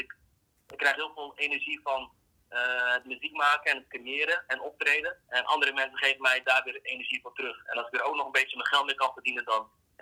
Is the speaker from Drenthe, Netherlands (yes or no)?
yes; Assen, Drenthe, Netherlands; now in Groningen, Netherlands; Ik ben geboren in 1992. Ik ben geboren in Groningen, opgegroeid in Assen. En inmiddels ben ik weer terug in Groningen.